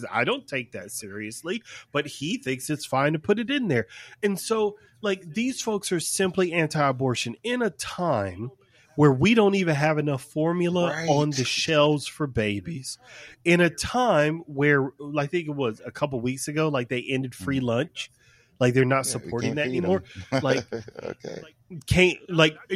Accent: the South, United States; I'm from the South, so I said it the best I could

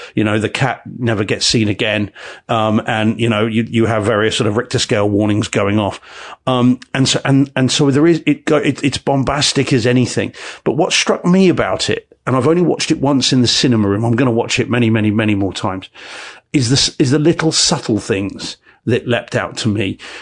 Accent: United Kingdom; I'm British. I don't know guns.

